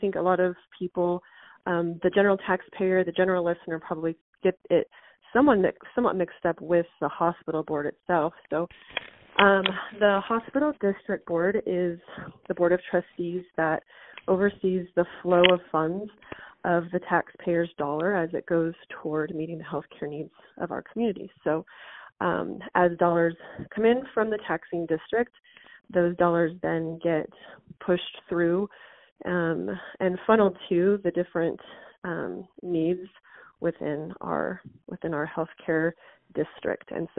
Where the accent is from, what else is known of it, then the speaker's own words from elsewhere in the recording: Arizona, United States; now in Bonner County, United States; I live here with my husband and 3 young boys. Prior to that, born and raised in Arizona, and we decided to make the jump to northern Idaho.